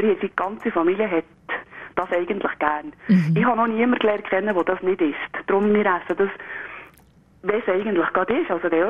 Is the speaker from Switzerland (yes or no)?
yes; Valais, Switzerland; Also, bei uns im Wallis ist das praktisch, weil wir hier ganz einen Haufen guten Käse, den man so brauchen kann.